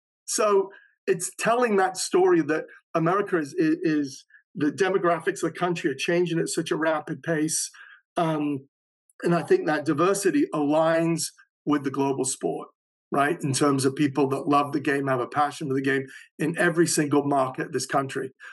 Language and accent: English; England, United Kingdom; you know, I'm from England originally.